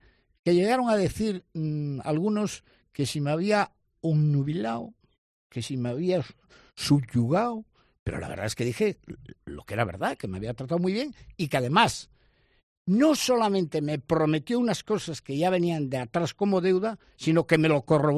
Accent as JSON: {"language": "Spanish", "town": "Lanchares", "region": "Cantabria", "country": "Spain", "said": "Pues soy de Campo de Suso. En Lanchares. ¿Cuántos vivís allí? ¿No? Pues somos 20 vecinos."}